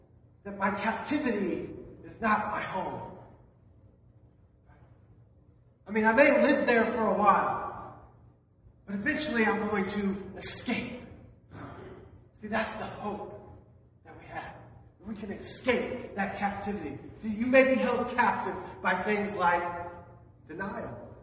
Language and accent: English; Summit, Missouri, United States; I got to go for a walk yesterday back in my hometown, at least Summit, Missouri.